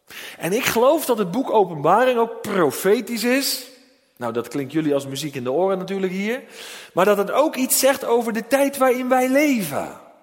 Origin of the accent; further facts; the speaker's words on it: Netherlands; En moeten we als Nederlanders wat meer naar buiten gaan.